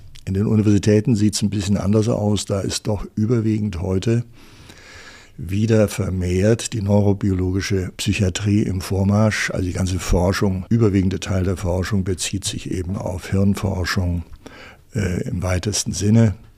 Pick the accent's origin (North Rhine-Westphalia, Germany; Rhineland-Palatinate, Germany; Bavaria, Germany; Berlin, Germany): Bavaria, Germany; Nuremberg; Also ich bin Nachkriegskind, bin 1948 geboren in Nürnberg, ländlich am Stadtrand